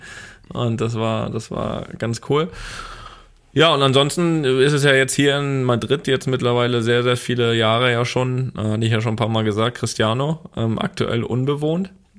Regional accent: Rostock, Mecklenburg-Vorpommern, Germany; dass wir ja als Kinder in Rostock, hier Stefan Paule Beinlich, Legende, HSV Rostock, wo noch überall?

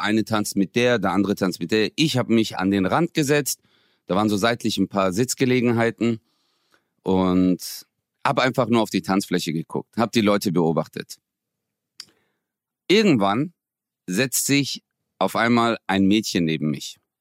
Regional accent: Stuttgart, Baden-Württemberg, Germany; ich bin aus Stuttgart. Die so, ja, und deine Eltern und so? Ich so, aus der Türkei.

